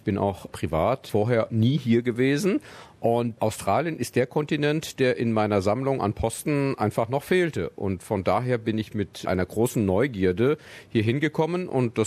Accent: Mainz, Rhineland-Palatinate, Germany; Geboren und aufgewachsen bin ich in Mainz am Rhein und bin dort zur Schule gegangen

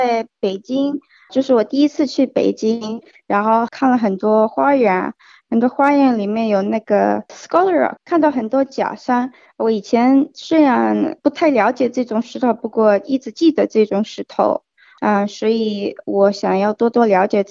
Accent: Australia; 我在澳大利亚出生长大，不过我感觉我很像中国人，可是我不了解中国的文化

